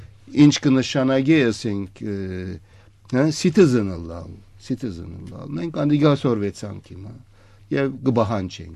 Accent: Turkey; ես Թուրքիացի եմ, Թուրքիո հայ եմ, բայց նույնադեն Հայաստանցի եմ, քանի որ իմ արմատներս ունի, իմ ցեղով հայրենիքս է

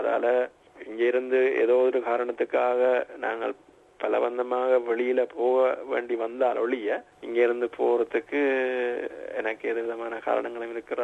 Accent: Kilinochchi, Northern Province, Sri Lanka; பொதுவாக நான் இலங்கையில கிளிநொச்சி மாவட்டத்தை சேர்ந்தவன். நான் சிறு வயதுல படிச்சது முக்காவாசி கிளிநொச்சியில்தான்.

